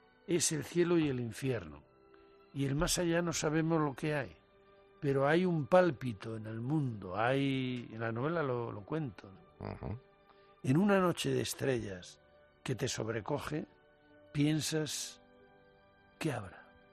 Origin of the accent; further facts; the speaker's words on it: Cantabria, Spain; Y entonces, lebaniego, te ha tocado … te ha tocado.